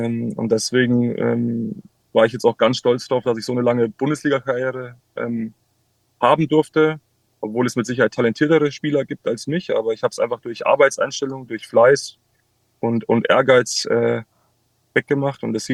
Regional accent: Würzburg, Bavaria, Germany; born there; es war für mich als gebürtiger Würzburg immer eine Herzensangelegenheit, für Würzburg zu spielen.

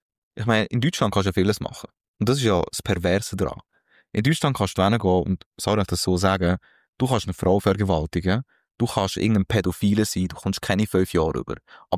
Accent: Switzerland; mache es dort, wie ich es als Schweizer machen würde.

